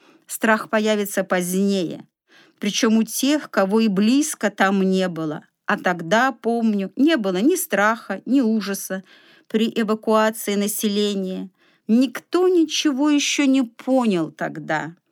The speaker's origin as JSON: {"language": "Russian", "region": "Gomel Region", "country": "Belarus", "tie": "born there", "said": "Случилось так, что я родилась в Гомельской области и про Чернобыльскую катастрофу знаю не понаслышке."}